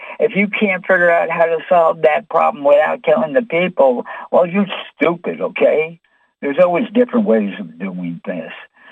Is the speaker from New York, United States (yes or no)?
yes; New York City, New York, United States; Hey, I'm from New York. York City